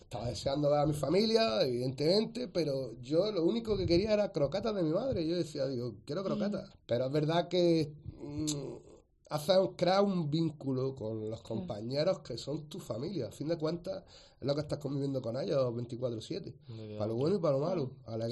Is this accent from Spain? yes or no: yes; Spain; verdad que me he sentido muy español, yo soy muy patriota, pero cuando juras bandera es cuando dices, soy español.